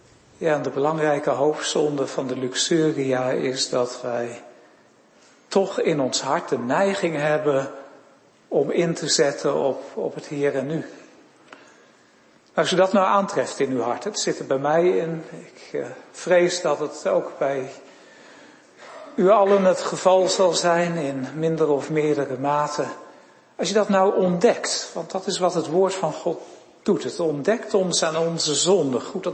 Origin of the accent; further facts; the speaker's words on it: Weststellingwerf, Friesland, Netherlands; waar ik vandaan kom, in West-Ellingwerf, daar heb je er ook meer sporen van dan in de rest van Nederland.